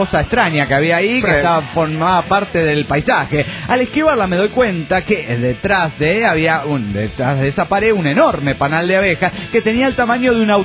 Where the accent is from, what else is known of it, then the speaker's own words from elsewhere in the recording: Tuluá, Valle del Cauca, Colombia; de Tuluá, Colombia.